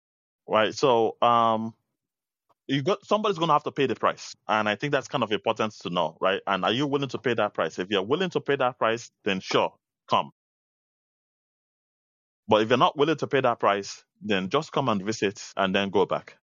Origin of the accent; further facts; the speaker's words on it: Nigeria; When I was growing up in Nigeria, and even now, it was not a do-it-yourself culture.